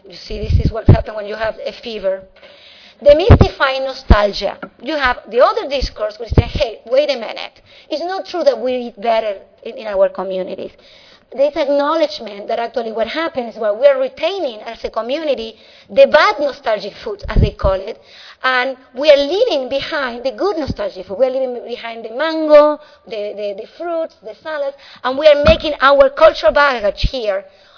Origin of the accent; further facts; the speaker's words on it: Argentina; moved away; I'm an immigrant from Argentina. I buy nostalgic foods.